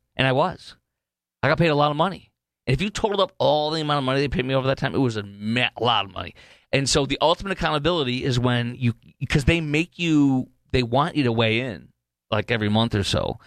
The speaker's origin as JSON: {"language": "English", "town": "Chicago", "region": "Illinois", "country": "United States", "tie": "born or raised there", "said": "One of my best buddies in junior college or whatever, growing up in Chicagoland, he loved Little Caesars."}